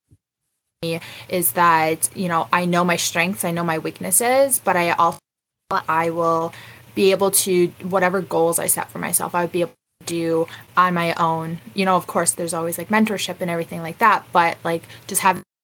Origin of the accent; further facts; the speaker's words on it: Mexico; And then I'm originally from Mexico. I'm not from Mexico. I'm from Mexico.